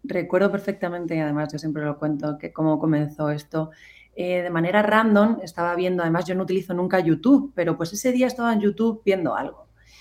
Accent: Extremadura, Spain; final es que da igual de dónde seas, que somos todos extremeños, estamos metidos en el mismo saco.

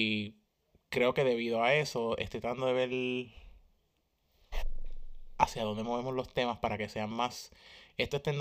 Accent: Seattle, Washington, United States; Porque soy de Seattle y soy hipster.

